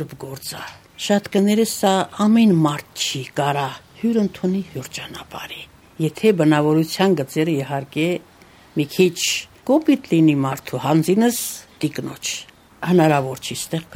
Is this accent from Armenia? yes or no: yes; Lusadzor, Tavush, Armenia; also born or lived in Dilijan; Ես Իջևանի շրջանից եմ, Լուսաձոր գյուղից